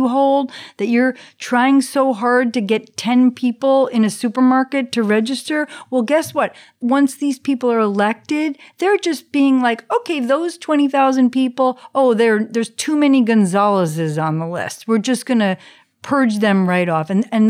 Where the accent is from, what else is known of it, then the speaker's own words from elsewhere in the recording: New York City, New York, United States; also born or lived in Nyack; I grew up in New York City and then Nyack, New York.